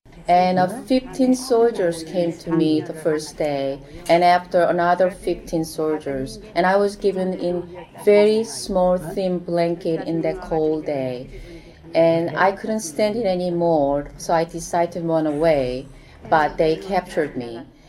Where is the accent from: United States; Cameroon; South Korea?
South Korea; I'm from Korea.